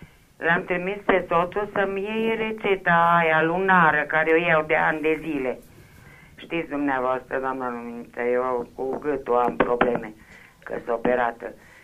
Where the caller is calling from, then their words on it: Sighișoara, Mureș County, Romania; sunt din Sighișoara.